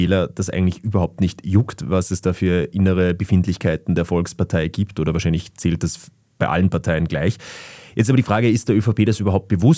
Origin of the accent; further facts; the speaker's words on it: Upper Austria, Austria; Denn ich bin aus Oberösterreich